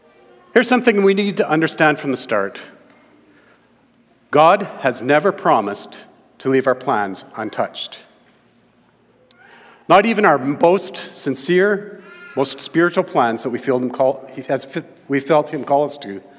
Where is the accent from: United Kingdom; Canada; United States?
Canada; Brooks, Alberta; We're from Brooks originally. We're missionaries to Muslims.